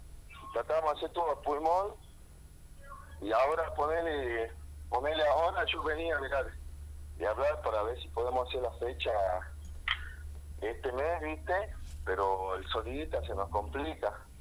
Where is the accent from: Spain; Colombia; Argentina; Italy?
Argentina; Orán, Salta; Todos somos de acá de Orán.